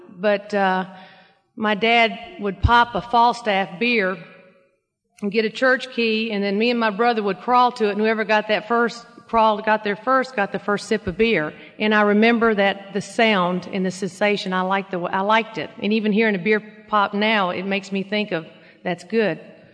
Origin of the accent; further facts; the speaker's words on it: Nashville, Tennessee, United States; born there; I was born in 53, so I was a baby boomer. I was born in Nashville, middle-class family.